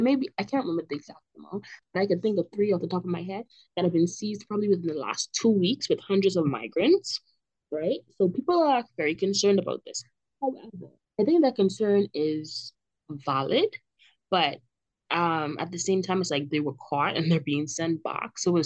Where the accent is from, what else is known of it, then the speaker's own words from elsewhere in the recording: Bahamas; for the mere fact that I'm a Bahamian, and you know that probably based on my accent.